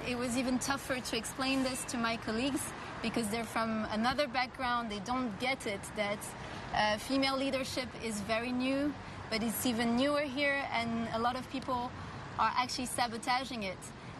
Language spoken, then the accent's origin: English; Rabat, Rabat-Salé-Kénitra, Morocco; now in Casablanca, Morocco; My new city, I have to say. I'm from Rabat.